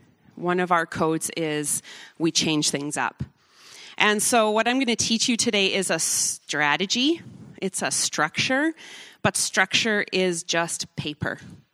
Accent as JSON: {"language": "English", "town": "Cranbrook", "region": "British Columbia", "country": "Canada", "said": "I'm from Cranbrook, BC."}